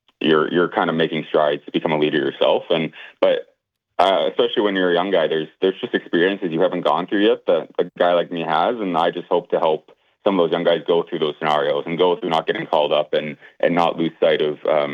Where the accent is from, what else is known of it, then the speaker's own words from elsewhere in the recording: Saskatchewan, Canada; now in Calgary, Canada; Yeah, I'm from Saskatchewan. I live now in Calgary, Alberta, where I spend my summers. But I'm currently in Saskatchewan right now, visiting some family.